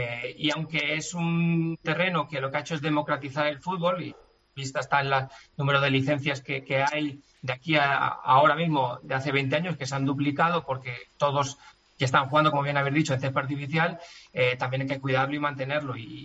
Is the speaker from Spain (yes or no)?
yes; Spain; Soy de España y siempre he sido de España